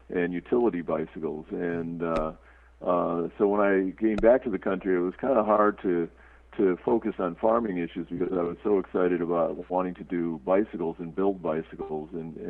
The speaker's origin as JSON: {"language": "English", "region": "New England", "country": "United States", "tie": "born or raised there", "said": "Well, Northeast, primarily New England."}